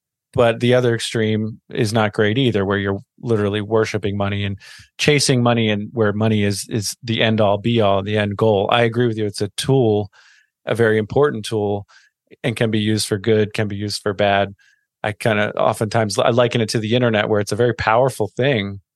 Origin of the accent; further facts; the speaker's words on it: Maryland, United States; Yep, I've ventured out a little bit, but we're back. At least for the foreseeable future, we're in Baltimore County, Maryland.